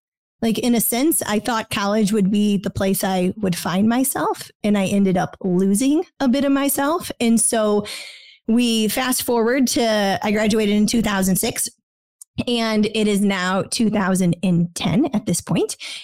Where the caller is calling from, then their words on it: Dripping Springs, Texas, United States; A small town called Dripping Springs in Texas, and that is right outside of Austin in the Hill Country.